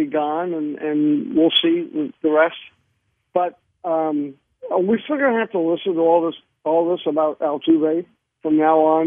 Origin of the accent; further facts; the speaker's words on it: Boston, Massachusetts, United States; I think when the Astros beat the Red Sox in Boston, and there were some fans, unfortunately, in my hometown, chanting obscenities about a player or two, I was embarrassed, really embarrassed.